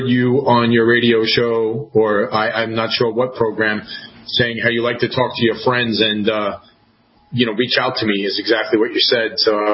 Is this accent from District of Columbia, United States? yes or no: no; Queens, New York, United States; I grew up in Queens, very modest. I'm one of eight. Very modest beginnings. I went to a tough high school, went to John Adams High School.